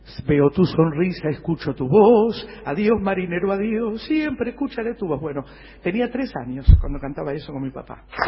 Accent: Buenos Aires, Argentina; born there

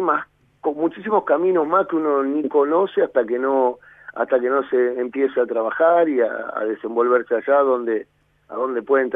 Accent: Argentina; a nosotros hoy como argentinos

